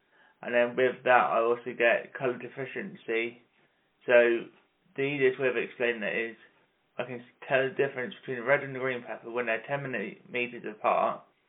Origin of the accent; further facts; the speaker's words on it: South West England, United Kingdom; born there; now in Chillington, United Kingdom; I was born in Somerset, like Exmoor, so on the edge border of Somerset and Devon.